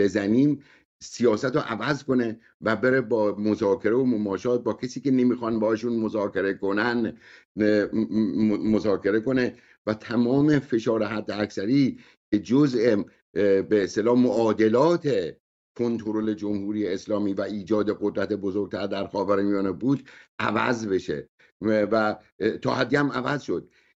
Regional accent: Iran; به عنوان یک ایرانی خجالت میکشم

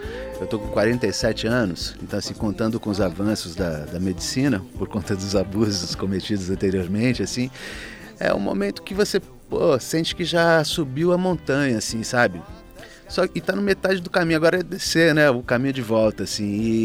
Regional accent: São Paulo, Brazil; Porque eu venho de uma família mineira. Eu fui criado metade em São Paulo, metade no sítio, né?

